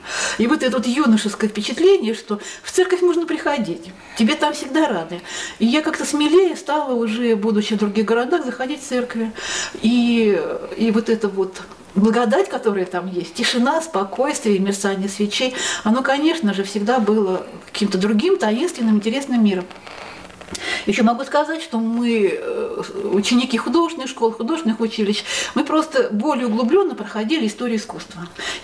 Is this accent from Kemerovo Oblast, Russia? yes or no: yes; Leninsk-Kuznetsky, Kemerovo Oblast, Russia; Я из Ленинска. Вот. Кто ленинский, знает наши пейзажи.